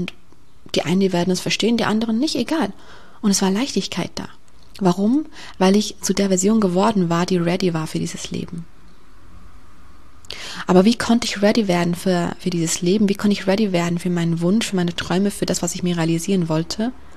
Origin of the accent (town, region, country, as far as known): Switzerland; born or raised there; moved away as an adult